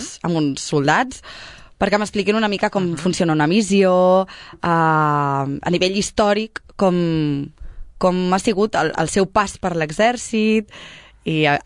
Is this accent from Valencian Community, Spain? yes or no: no; Sabadell, Catalonia, Spain; jo soc sabadellenca, vaig néixer aquí...